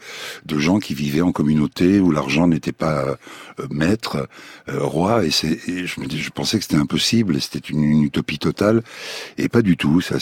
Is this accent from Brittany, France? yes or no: no; Paris, Île-de-France, France; Moi je suis parisien, j'étais ici, je suis un petit français, je voulais vivre ici, c'est mon pays quoi.